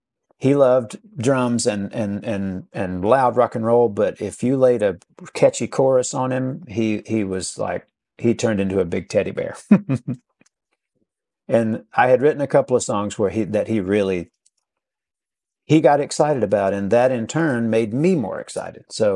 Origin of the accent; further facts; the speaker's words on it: Southeast, United States; I'm from the Southeast, so there's a huge dose